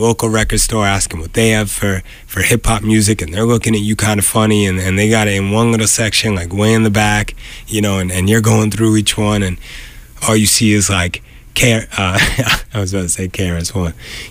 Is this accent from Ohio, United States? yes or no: no; Exeter, New Hampshire, United States; Growing up in New Hampshire, you know, the only way that you got hip hop was by word of mouth.